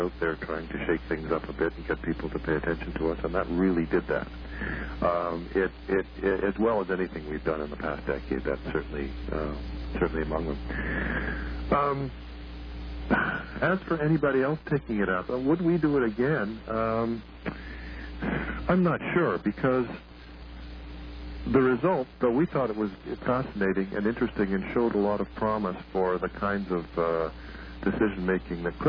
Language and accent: English; Canada; Canadians equate healthcare with being Canadian, and anybody who tries to fiddle with our healthcare does it at their own peril.